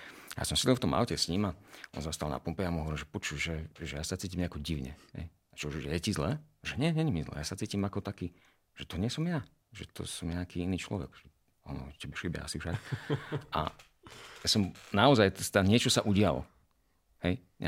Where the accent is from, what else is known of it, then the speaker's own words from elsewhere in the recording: Horný Kalník, Žilina Region, Slovakia; Lebo ja som Martinčan, teda som z Horného Kalníka, to je taká dedinka 5 km od Martina, ale školu som navštevoval Martin, čiže ten život som prežíval väčšinou v tom meste.